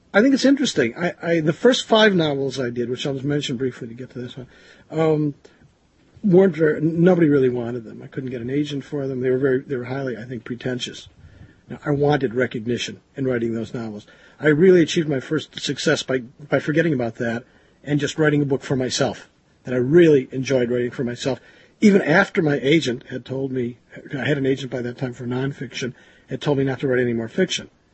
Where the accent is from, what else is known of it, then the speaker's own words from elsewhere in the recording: Chicago, Illinois, United States; Yeah, I was born in Chicago. I've lived my life in Chicago, with the exception of 1 year in Ann Arbor, Michigan